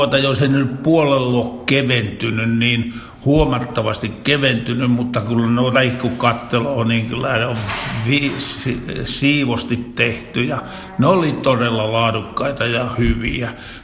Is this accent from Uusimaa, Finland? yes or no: no; South Ostrobothnia, Finland; meillä Etelä-Pohjanmaalla